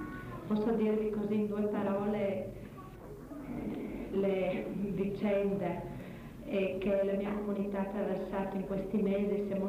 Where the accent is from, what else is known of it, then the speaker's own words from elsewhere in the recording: Gorizia, Friuli-Venezia Giulia, Italy; vengo da Gorizia e faccio parte della comunità cristiana di base di Gorizia, che molti conosceranno probabilmente come la comunità cristiana di Sant'Anna